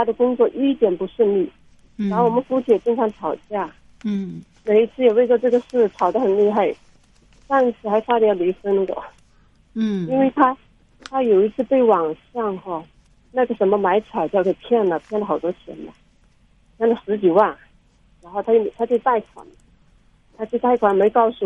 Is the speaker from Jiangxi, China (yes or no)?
yes; Jiangxi, China; moved away as an adult; also born or lived in Wenzhou; now in Fujian, China; 在浙江温州待了十几年了，然后就，又回到这福建。回到福建回了四年了，我是江西的，嫁到福建。